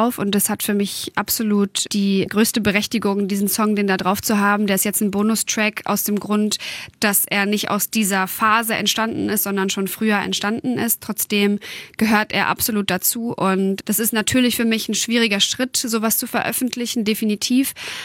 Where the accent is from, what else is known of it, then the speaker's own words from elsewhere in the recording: Hanover, Lower Saxony, Germany; Ich mag Hannover total gerne. Und es ist meine Heimat.